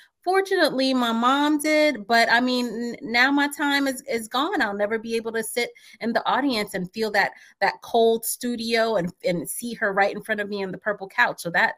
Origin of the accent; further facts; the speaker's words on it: New York, United States; As a kid, honestly, I grew up in New York listening to Wendy Williams with my mom, who was a huge pop culture fan.